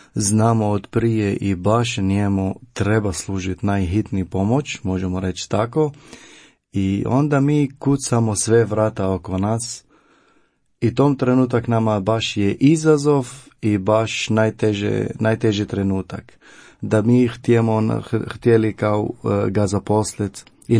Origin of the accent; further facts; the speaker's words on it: Syria; now in Croatia; došao sam iz Sirije. Ja sam ovdje u Hrvatskoj 8 godina.